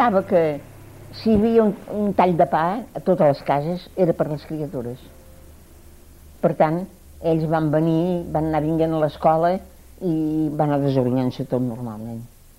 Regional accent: La Bisbal, Catalonia, Spain; I jo volia anar a estar, com és natural, a la Bisbal, que era el meu poble i tenia el meu marit, ho tenia tot allà.

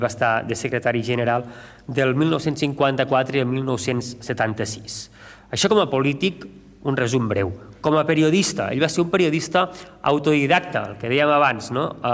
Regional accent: Balaguer, Catalonia, Spain; Jo feia gala, abans ho explicava, de ser de Balaguer i quan estudiava a Barcelona era un ambaixador de Balaguer i parlava del meu poble

